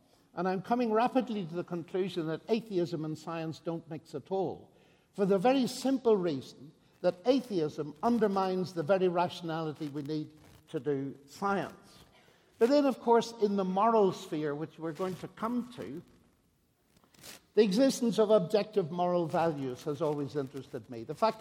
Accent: Northern Ireland, United Kingdom; I'm from Northern Ireland. My parents were Christian, but they were not sectarian, which is very remarkable.

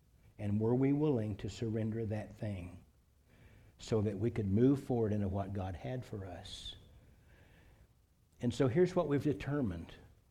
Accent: Irving, Texas, United States; I grew up in Irving, and the biggest radio station on the air in those days was KLIF, AM radio

